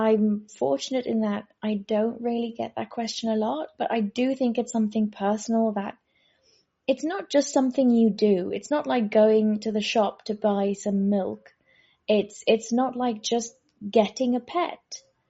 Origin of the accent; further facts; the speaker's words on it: South Africa; I'm from South Africa.